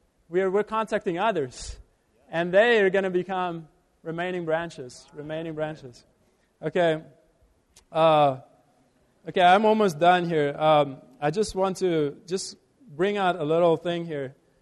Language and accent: English; South Africa; now in Los Angeles, United States; If I was, you know, I'm from South Africa.